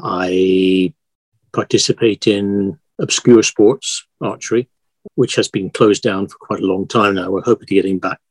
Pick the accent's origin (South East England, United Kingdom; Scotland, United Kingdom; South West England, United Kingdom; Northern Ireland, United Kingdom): Northern Ireland, United Kingdom; Belfast; born or raised there; also born or lived in London